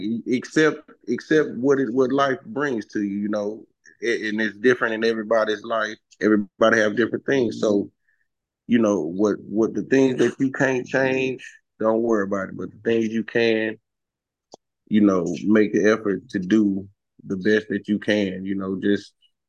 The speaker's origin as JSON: {"language": "English", "region": "Louisiana", "country": "United States", "said": "Right. I'm from Louisiana. I just moved out here this year."}